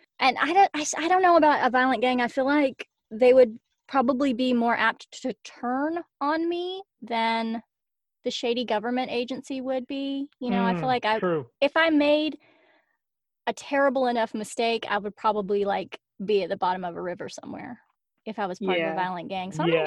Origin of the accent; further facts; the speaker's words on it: Arkansas, United States; but I mean, I'm from Arkansas